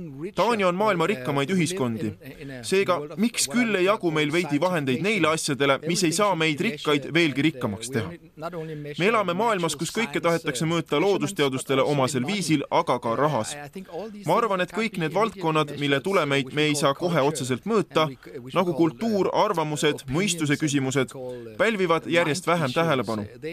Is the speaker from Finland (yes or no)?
no; Germany; Mina olen pärit Saksamaalt, riigist, kus spordi ajaloo tähtsus on vähenemas.